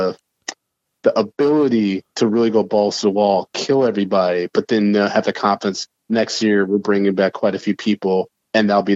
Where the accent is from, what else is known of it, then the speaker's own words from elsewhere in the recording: Ann Arbor, Michigan, United States; talking about my life, my recent marriage, Harry Potter, growing up in Ann Arbor.